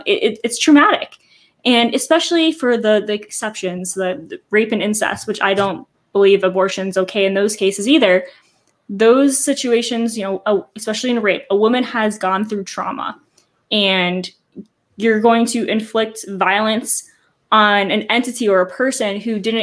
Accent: Massachusetts, United States; no, I'm from Massachusetts, like very liberal place.

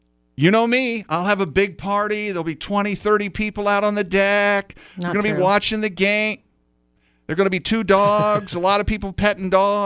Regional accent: Ohio, United States; where I grew up in Central Ohio, the Packers and the Cleveland Browns were on Sunday

